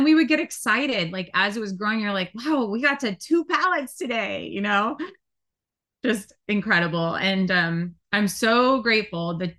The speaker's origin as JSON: {"language": "English", "region": "California", "country": "United States", "tie": "born or raised there", "said": "So because I was from the Silicon Valley and Apple Computer was literally born like less than a couple miles from my parents' house, I had a lot of computer experience as compared to my peers."}